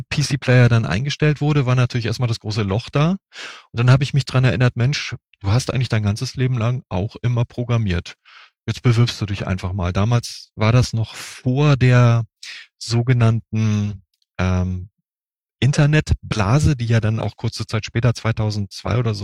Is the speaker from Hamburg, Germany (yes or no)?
yes; Hamburg, Germany; moved away as an adult; now in Rosenheim, Germany; ich bin jetzt in Bayern selber bin ich seit 37 Jahren. Ich komme ja ursprünglich auch aus Hamburg. Mich hat es dann aber relativ schnell aufgrund meines Berufs nach Bayern verschlagen. Und ich bin hier hängen geblieben. Und hier in der Nähe von Rosenheim wohne ich jetzt